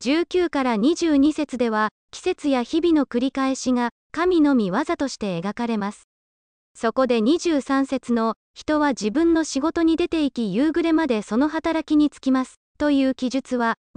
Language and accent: Japanese; Hokkaido, Japan; 7月末は毎年のように生まれ故郷の北海道大雪山系をトレッキングしていました。